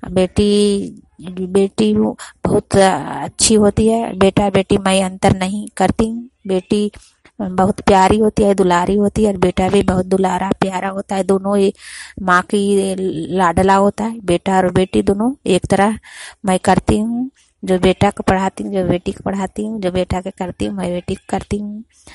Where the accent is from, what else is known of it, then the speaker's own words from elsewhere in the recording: Hegnapura, Bihar, India; ग्राम हेगनपुरा, मैं नालंदा जिला का निवासी हूँ।